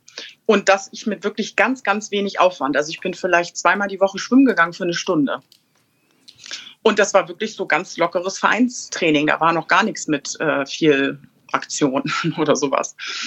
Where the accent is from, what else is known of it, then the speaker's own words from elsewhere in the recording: Bad Schwartau, Schleswig-Holstein, Germany; ich bin in Bad Schwartau groß geworden, da hat man mit Handball zu tun.